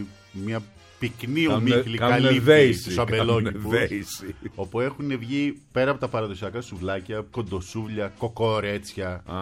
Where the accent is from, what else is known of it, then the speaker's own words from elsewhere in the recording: Prinos, East Macedonia and Thrace, Greece; τον Πρίνο Θάσου. Ορίστε το χωριό μου.